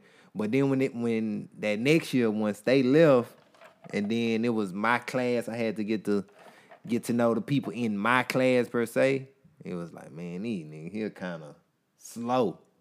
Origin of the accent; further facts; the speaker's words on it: Texas, United States; I'm from South Park. We moved to the West.